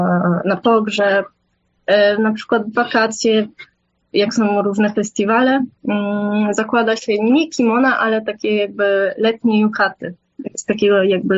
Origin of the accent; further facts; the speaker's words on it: Hokkaido, Japan; Polish is a second language; now in Poland; A u nas na Hokkaido jest tak, że tak jakby robią zupę i też ryż oddzielnie. I to jest pycha.